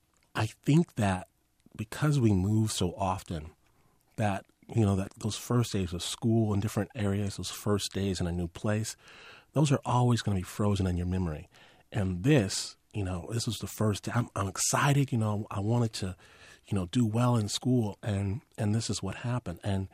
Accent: Michigan, United States; also born or lived in Detroit; I moved from the city to very rural Michigan. I was born in Detroit, Michigan, right? And when I was a little kid, we moved out to the middle of nowhere.

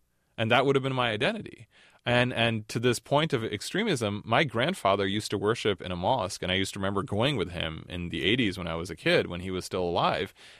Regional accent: United States; I would say the same thing about being American sometimes. Our country has armed for many years many of these same regimes.

